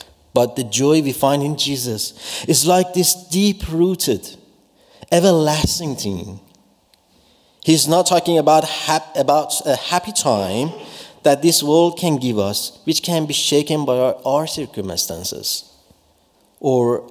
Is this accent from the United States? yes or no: no; Iran; I was born in Iran and grew up in a Muslim family.